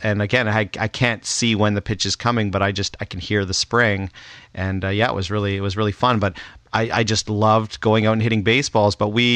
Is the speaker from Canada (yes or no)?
yes; Toronto, Ontario, Canada; I grew up in Toronto